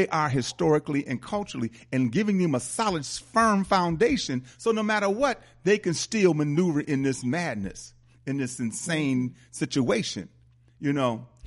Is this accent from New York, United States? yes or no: no; Milwaukee, Wisconsin, United States; European Jews, and I'm from Milwaukee, and I've seen it.